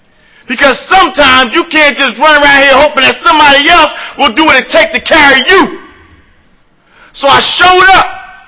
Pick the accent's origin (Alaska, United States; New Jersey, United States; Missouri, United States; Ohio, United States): New Jersey, United States; I'm originally from the Greater Camden area, Narcotics Anonymous. I was born and raised in New Jersey.